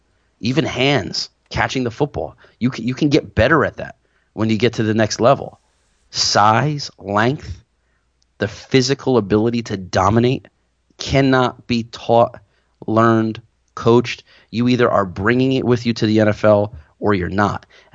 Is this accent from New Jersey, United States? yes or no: yes; New Jersey, United States; accent: Jersey; I don't want my Jersey accent to kind of butcher it here